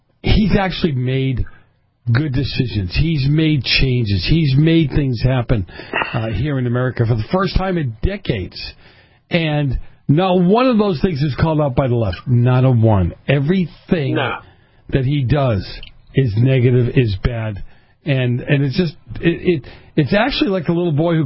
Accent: New England, United States; I come from New England, not the old England.

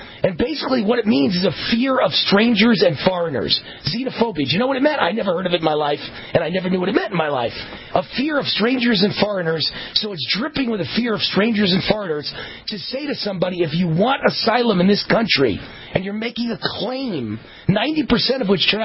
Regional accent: Nevada, United States; like the one just recently caught in northern Nevada, my home state, caught in the Lake Tahoe area, Reno, Lake Tahoe

